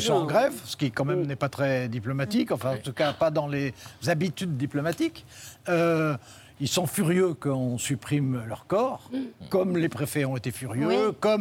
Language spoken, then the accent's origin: French; France; non on est français.